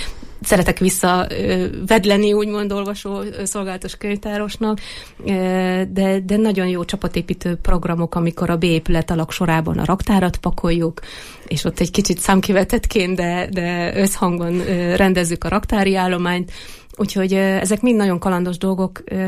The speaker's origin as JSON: {"language": "Hungarian", "town": "Erdőtelek", "region": "Heves", "country": "Hungary", "said": "édesapám ő erdőtelekközségnek volt a vezetője 17 évig, én onnan származom"}